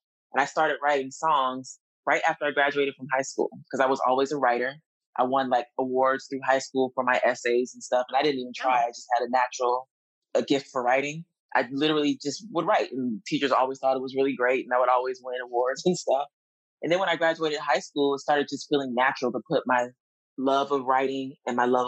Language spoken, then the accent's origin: English; Colorado, United States; born there; And I was born in Colorado.